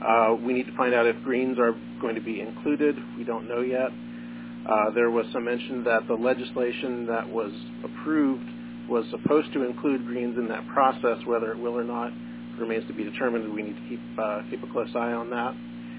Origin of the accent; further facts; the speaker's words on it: California, United States; from Santa Clara County.